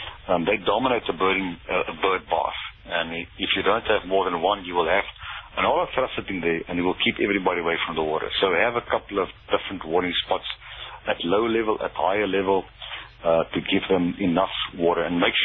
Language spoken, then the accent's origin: English; South Africa; And being a South African, I'm very staunchly supporting our own indigenous flora.